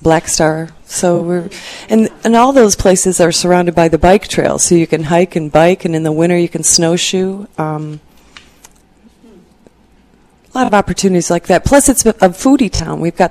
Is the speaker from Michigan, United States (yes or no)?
yes; Traverse City, Michigan, United States; also born or lived in California; I grew up in Sutton's Bay in Traverse City.